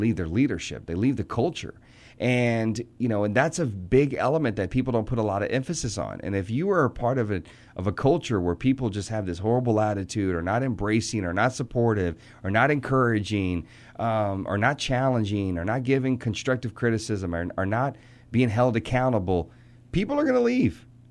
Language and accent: English; Arkansas, United States; Where I grew up in Arkansas is small. There was 7,000 people in that community.